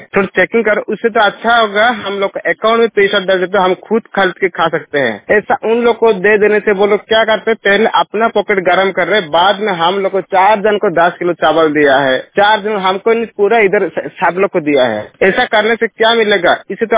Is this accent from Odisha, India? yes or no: yes; Odisha, India; now in Tiruppur, India; मैं ओडिशा का रहने वाला हूँ। तमिलनाडु का तिरुपुर जगह का मुरलीपुरम सिक्को में रहते हैं।